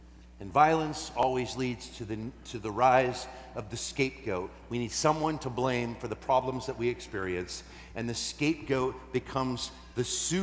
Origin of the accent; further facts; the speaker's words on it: United States; I made the stupid choice of like, I'm an American, I'm going to Italy, I'm gonna get a big car.